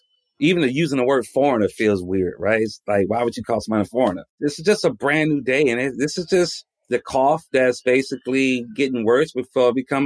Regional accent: Atlanta, Georgia, United States; I'm from Atlanta, Georgia, right?

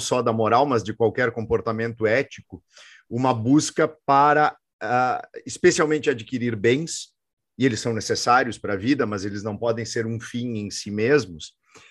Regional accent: Nova Prata, Rio Grande do Sul, Brazil; eu fui criado num universo católico, em Nova Prata

